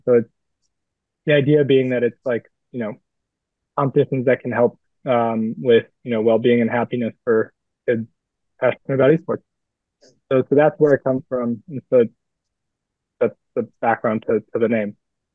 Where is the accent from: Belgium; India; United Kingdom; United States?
Belgium; Brussels; also born or lived in Istanbul, Turkey; So I'm French American, but I was born in Brussels, Belgium, and raised partly there, and then raised in Istanbul, Turkey as well.